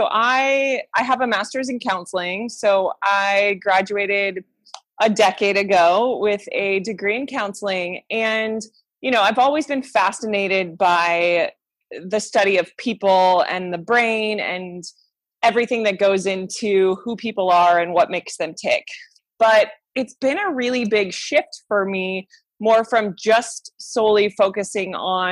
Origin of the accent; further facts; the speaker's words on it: St. Louis, Missouri, United States; moved away as an adult; now in Hanoi, Vietnam; I grew up in the Midwest. So born and raised in St. Louis. And lived a pretty stable, non-moving life, which has turned into the complete opposite in my adult life.